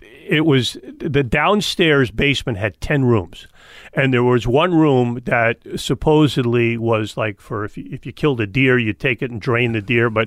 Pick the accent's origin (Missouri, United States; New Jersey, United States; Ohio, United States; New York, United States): New Jersey, United States; Fort Lee; And that was the house I grew up in Fort Lee.